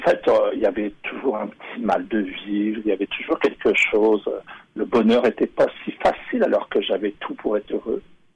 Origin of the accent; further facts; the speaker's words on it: Brittany, France; Je suis né en Bretagne. Je suis né ce qu'on appelle les Côtes d'Armor. Pour resituer un peu, c'est comme à 45 minutes de Saint-Malo. C'est pas très loin de Dinard. Le Mont-Saint-Michel est à une heure. Moi, j'habitais dans la campagne, donc entouré de verdure, mais j'étais à 15 minutes de la mer.